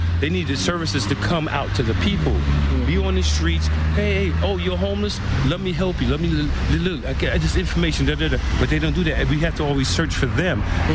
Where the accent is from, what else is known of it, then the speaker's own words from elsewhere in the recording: Bronx, New York, United States; moved away as an adult; now in Los Angeles, United States; Well, I'm originally from the South Bronx in New York City.